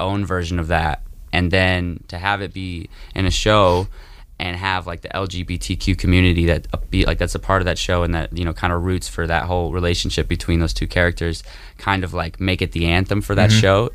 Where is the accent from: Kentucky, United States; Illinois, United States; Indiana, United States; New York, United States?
Indiana, United States; Indianapolis; moved away as an adult; now in Los Angeles, United States; Yeah, so I'm from Indianapolis. And he's from Atlanta.